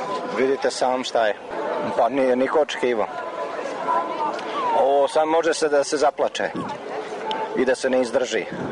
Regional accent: Banovci, Vojvodina, Serbia; Ja sam tu iz Banovaca.

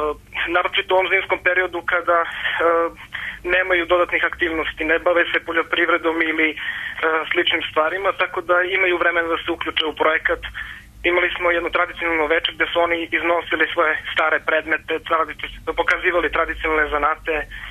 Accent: Donja Trnava, Nišava District, Serbia; Ja sam iz Donje Trnave, kod Niša.

